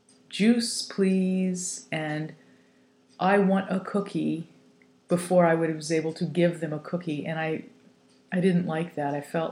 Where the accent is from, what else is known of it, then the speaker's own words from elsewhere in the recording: New Orleans, Louisiana, United States; I grew up in New Orleans, and back when I was about 10 years old, my cousin gave birth to a deaf baby.